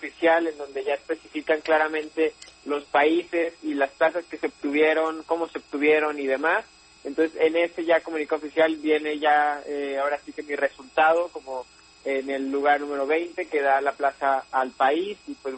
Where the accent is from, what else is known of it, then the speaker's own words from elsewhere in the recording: Guadalajara, Jalisco, Mexico; now in León, Mexico; soy originario de Guadalajara, pero claro, Soy adoptado leonés desde el 2013.